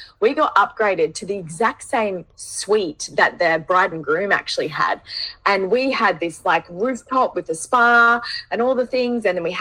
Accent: Australia; born or raised there

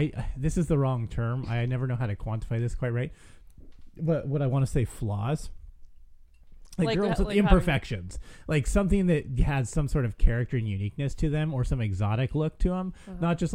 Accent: California, United States; Where I grew up in California, there's plenty of blondes.

